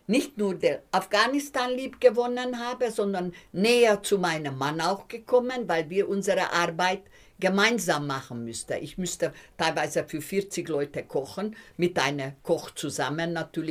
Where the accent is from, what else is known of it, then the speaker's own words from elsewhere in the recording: Hungary; German is a second language; Ich als Ungarin unter den Kommunisten könnte ich sehr gut hin und her gehen, weil ich hatte ungarischen Pass gehabt, keinen deutschen Pass.